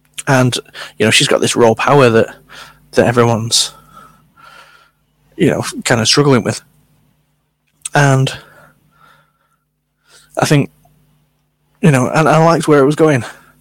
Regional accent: United Kingdom; definitely as a British person, I know her personally.

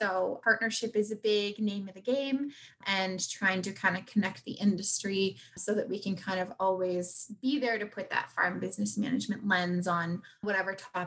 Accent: Strathroy, Ontario, Canada; And growing up in a farm town as well, I'm from Strathroy, Ontario. And then I worked in the local farm supply store.

